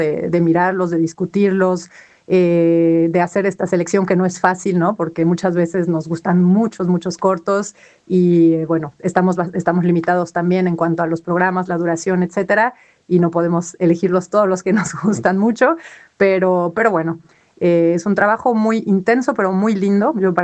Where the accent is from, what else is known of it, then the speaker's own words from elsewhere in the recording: Mexico; desde mi perspectiva como mexicana en este festival